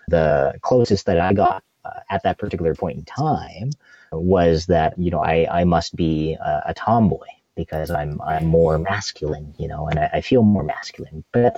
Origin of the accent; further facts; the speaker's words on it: Calgary, Alberta, Canada; now in Saskatoon, Canada; required us to relocate to Calgary, Alberta. And that's where I kind of call my hometown. I like to call myself a little cowtown boy because that's kind of where my home base has been for a number of years